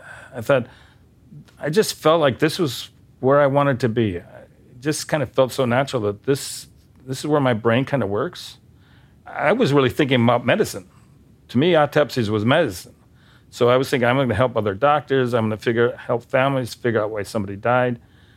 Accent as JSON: {"language": "English", "town": "Bismarck", "region": "North Dakota", "country": "United States", "said": "I mean, I come from Bismarck. How many homicides are there in Bismarck in a century?"}